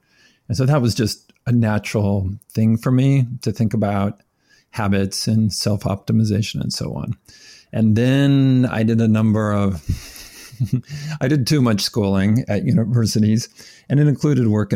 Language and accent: English; California, United States; I grew up in California in a Mormon home. My parents and grandparents and great-grandparents, all of them were Mormons.